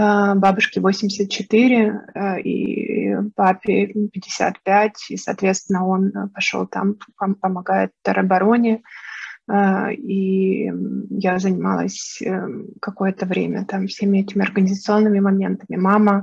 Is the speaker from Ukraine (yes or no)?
yes; Ukraine; я, наверное, украинка в первую очередь, дочь своих родителей, внучка.